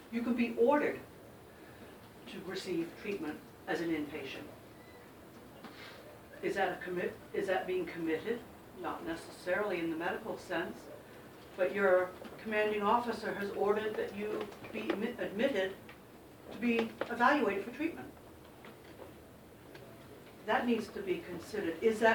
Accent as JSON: {"language": "English", "region": "England", "country": "United Kingdom", "tie": "born or raised there", "said": "I grew up in England, so all my family was exposed to, the older generation was exposed to the war."}